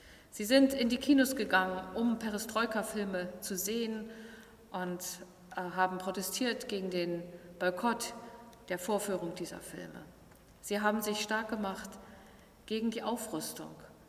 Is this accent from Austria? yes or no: no; East Germany, Germany; Ich bin selber in der DDR-Zeit groß geworden